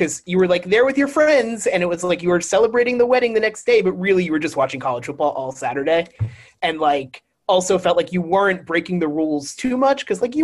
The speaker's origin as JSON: {"language": "English", "town": "Orlando", "region": "Florida", "country": "United States", "tie": "born or raised there", "said": "growing up in Orlando, like Night of Joy and Rock the Universe were like big things every"}